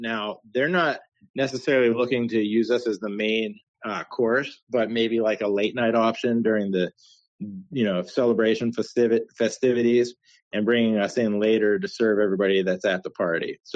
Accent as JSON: {"language": "English", "region": "Pennsylvania", "country": "United States", "said": "And we absolutely fell in love with the area because we're originally from Western Pennsylvania."}